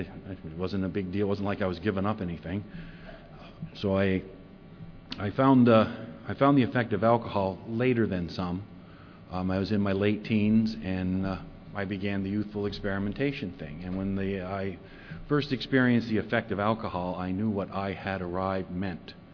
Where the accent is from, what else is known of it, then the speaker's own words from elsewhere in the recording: Vermont, United States; born there; So I was born in Vermont. I started out as a child.